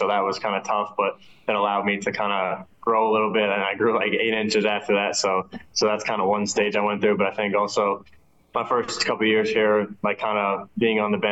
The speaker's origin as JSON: {"language": "English", "region": "New York", "country": "United States", "said": "I always listen to rap growing up, being like listening to New York rap because I'm from New York, you know."}